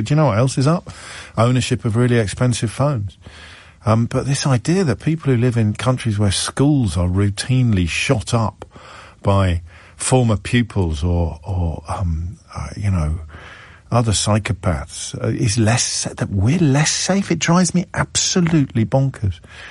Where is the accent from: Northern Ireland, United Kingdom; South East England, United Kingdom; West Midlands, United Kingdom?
West Midlands, United Kingdom; Kidderminster; moved away as an adult; now in London, United Kingdom; You know, I come from Kidderminster. You can barely get further from the Bow Bells. I am no Cockney, but I am a Londoner. Latterly, from the age of 18, 19 onwards